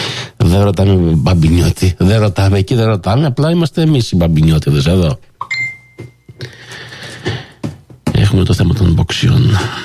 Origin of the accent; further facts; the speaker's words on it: Montreal, Quebec, Canada; Εκεί που έζησα τα παιδικά μου χρόνια, στο Park Extension. Είμαι και εγώ Park X Boy, εκεί.